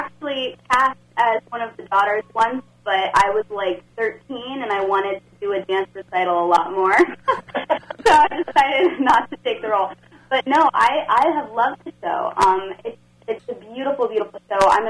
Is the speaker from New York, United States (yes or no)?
yes; New York, United States; I'm from New York, so my parents are very far away right now